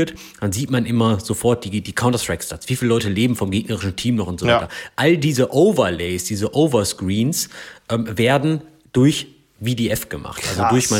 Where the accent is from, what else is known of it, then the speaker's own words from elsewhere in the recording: North Rhine-Westphalia, Germany; Ich komme aus dem Ruhrgebiet, da ist das halt angeboren.